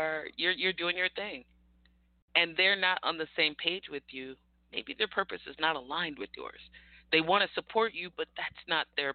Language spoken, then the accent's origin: English; California, United States; I'm from California.